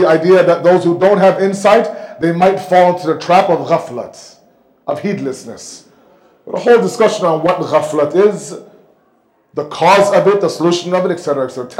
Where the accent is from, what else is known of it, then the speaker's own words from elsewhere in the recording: Canada; not just here in the UK, I'm from Canada, there as well, all across North America.